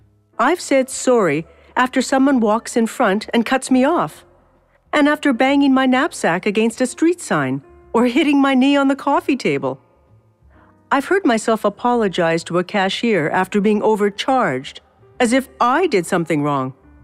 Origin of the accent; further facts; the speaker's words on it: Canada; I'm sorry. I'm Canadian.